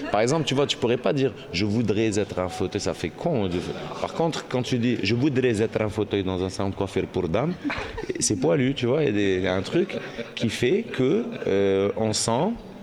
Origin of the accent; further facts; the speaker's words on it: Algiers, Algiers Province, Algeria; now in Grenoble, France; je suis algérois. Je viens d'Alger. J'aurais du mal à être autre chose qu'algérois, bien que ça fait 20 ans que je suis grenoblois. Je me sens toujours grenoblois d'adoption, toujours vraiment algérois.